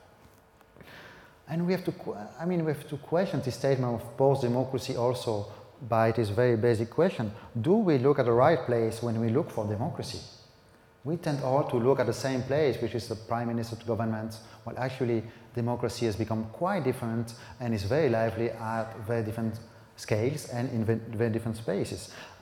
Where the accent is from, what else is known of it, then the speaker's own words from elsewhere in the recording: Belgium; I come from Belgium